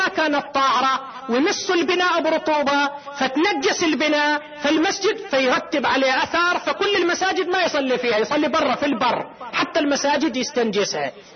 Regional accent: Qatif, Eastern Province, Saudi Arabia; وينقل هنا عندنا في القطيف

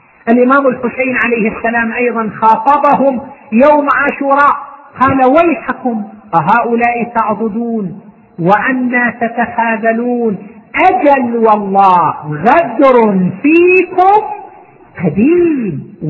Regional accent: Qatif, Eastern Province, Saudi Arabia; يعني من الكوفة مو من عائلة … عندنا في القطيف

